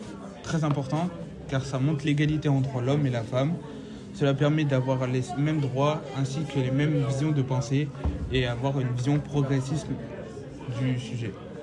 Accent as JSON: {"language": "French", "country": "France", "said": "j'ai 17 ans et je suis français"}